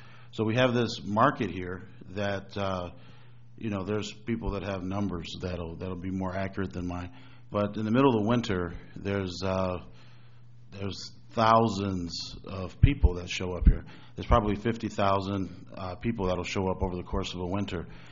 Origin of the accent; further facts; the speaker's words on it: Milwaukee, Wisconsin, United States; also born or lived in Kenosha; You know, I'm from Milwaukee. I'm spent my entire life here. I went away to Kenosha for a few years. I've been back.